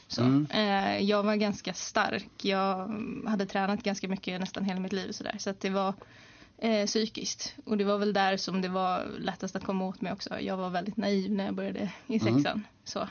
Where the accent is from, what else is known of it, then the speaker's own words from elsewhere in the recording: Tyresö, Stockholm County, Sweden; Jag är uppvuxen i Graningsringen och sen flyttade till Krusboda när jag var 14 ungefär. Så bott där fram till att jag var 22.